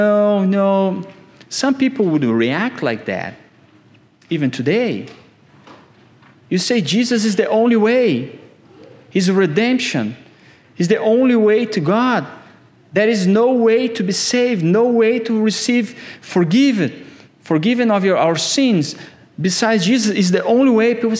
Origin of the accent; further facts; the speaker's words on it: Albania; English is a second language; moved away as an adult; now in Virginia, United States; And this sister Dao here is just a couple weeks before we came from Albania to Virginia.